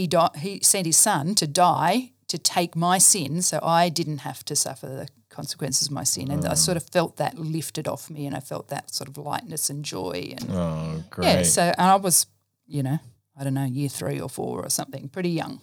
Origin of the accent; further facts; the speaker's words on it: Brisbane, Queensland, Australia; born there; So I grew up in a Christian home. I was born in Brisbane. So, you know, technically I can claim to be a Queenslander. I lived there for about 3 years, I think